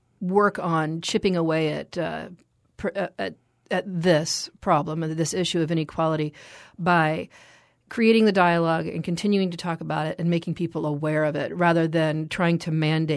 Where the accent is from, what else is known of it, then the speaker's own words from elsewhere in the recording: United States; America, as an American, I consider our country to be so advanced.